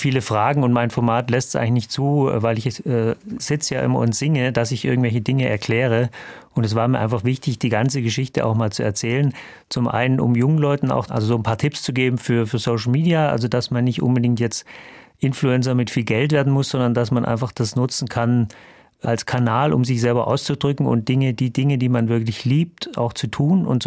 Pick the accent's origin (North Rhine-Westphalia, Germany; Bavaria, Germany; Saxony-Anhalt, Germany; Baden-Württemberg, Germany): Baden-Württemberg, Germany; Backnang; Ja, ich bin in Schwaben aufgewachsen, da gab es kein Rock'n'Roll, da gab es auch kein Internet